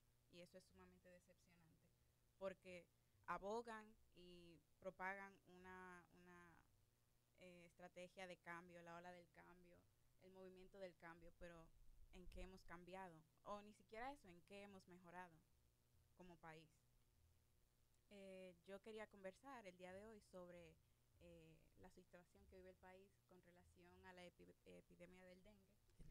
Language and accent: Spanish; Dominican Republic; yo, como muchos dominicanos